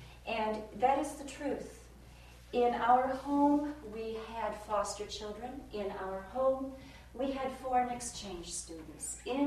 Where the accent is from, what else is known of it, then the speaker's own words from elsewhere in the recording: Milledgeville, Illinois, United States; I grew up in Milledgeville, Illinois, a small town in the northwest corner of Illinois.